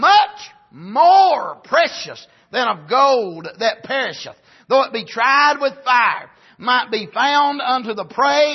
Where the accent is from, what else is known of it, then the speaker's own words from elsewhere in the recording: United States; I'm not a Christian because I'm an American.